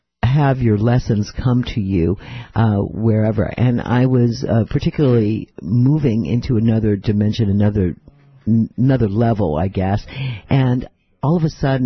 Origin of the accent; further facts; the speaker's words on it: Staten Island, New York, United States; I grew up on Staten Island, which was a little bit more woody than the city